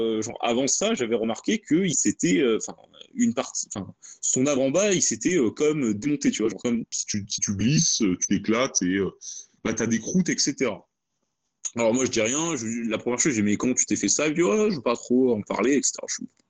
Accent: Toulon, Provence-Alpes-Côte d'Azur, France; même si je viens de Toulon

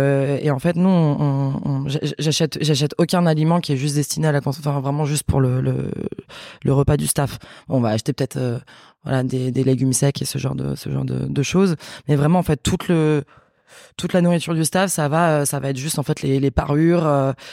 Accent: France; j'ai grandi en France, mais avec cette double culture là, et ça a été un petit peu, en tout cas la cuisine portugaise c'était un petit peu mon refuge et ma manière de me reconnecter à ces racines là.

